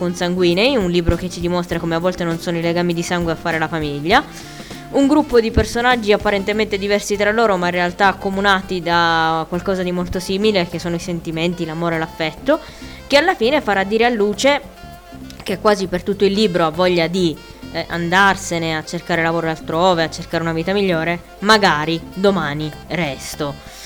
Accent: Sicily, Italy; come me, perché io sono siciliana

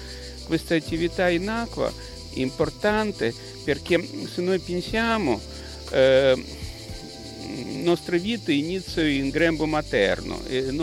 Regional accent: Russia; Italian is a second language; moved away as an adult; now in Italy; Io vengo dalla Russia, così venuto qua in Italia tanti anni fa, prima volta venuto nel 1990

